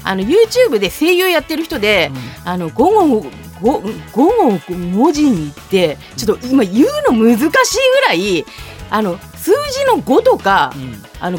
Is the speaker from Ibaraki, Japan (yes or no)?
yes; Ibaraki, Japan; 私は茨城県ですけど